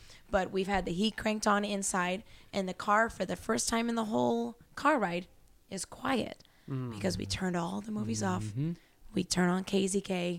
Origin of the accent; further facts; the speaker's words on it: St. Louis, Missouri, United States; born there; moved away; I was born here in St. Louis. All my extended family was here in St. Louis, but then we moved away.